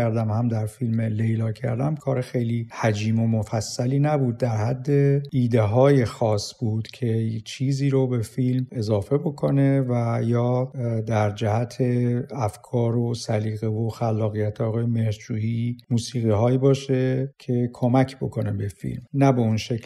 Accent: Iran; moved away; بعدم سفر پیش اومد و من از ایران مهاجرت کردم

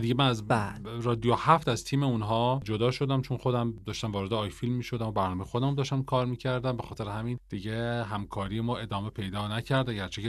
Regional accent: Tehran, Tehran Province, Iran; و مادر من متولد تبریز بودن و مرحوم پدر من خیلی اصرار داشتن که من به عنوان بچه‌ای که در تهران بزرگ شدم، در تهران به دنیا اومدم، حتما این زبان رو بلد باشم.

